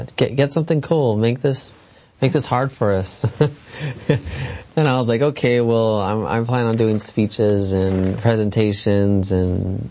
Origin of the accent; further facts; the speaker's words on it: Alice, Texas, United States; we were in church in San Diego, and I'm from Alice, Texas, and we would go to church in my grandpa's church. So I grew up in the church.